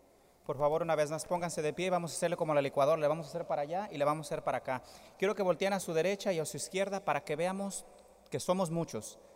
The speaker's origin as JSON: {"language": "Spanish", "country": "Mexico", "said": "así digo yo, pues soy de México"}